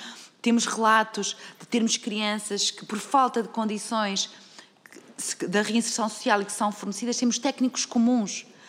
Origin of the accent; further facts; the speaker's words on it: Arcos de Valdevez, Viana do Castelo, Portugal; eu sou de Arcos de Valdevez